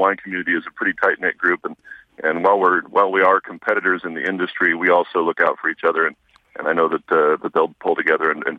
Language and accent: English; Walla Walla, Washington, United States; I grew up in Walla Walla. That's where I was born, or not born, but that's where I was raised.